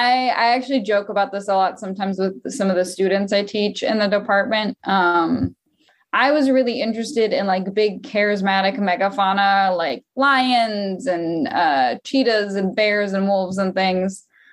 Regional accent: Louisville, Kentucky, United States; also born or lived in Lexington, Kentucky; Yeah, I'm actually from Louisville. And I lived in the same like house in Louisville for my whole life. And then the first time I moved out of my house, I went to Lexington, Kentucky, like an hour and a half down the road.

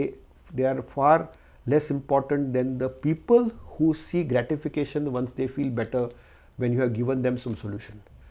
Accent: India; So I'm very proud as an Indian. I'm born in an era where I'm proud to be an Indian.

